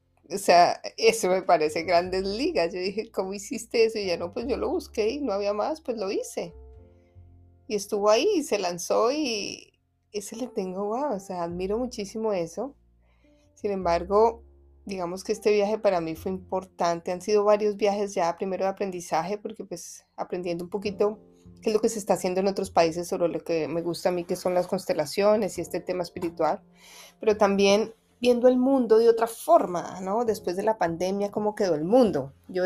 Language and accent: Spanish; Colombia; now in United States; yo siempre he sido una mujer mixta, colombiana, la única colombiana de todos, mi familia, todos nacieron acá, menos yo, y pues ahora vivo acá y soy americana también, tengo las dos nacionalidades.